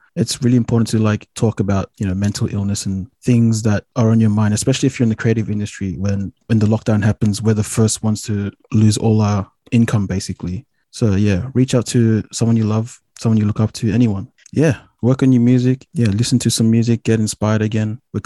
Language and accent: English; Sydney, New South Wales, Australia; Not really, because I think I was lucky enough to like grow up in Western Sydney where there's a lot of multiculturalism.